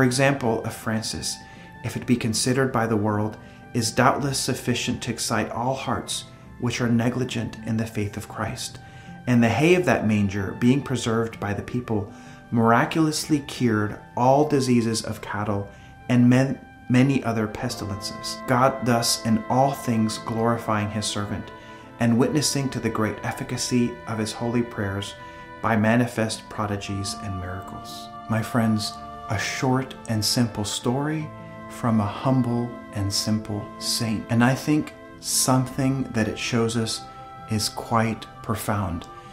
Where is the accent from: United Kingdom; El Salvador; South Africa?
El Salvador; moved away; You know, I'm originally from El Salvador, and back there in El Salvador, they got very creative in the nativity scene.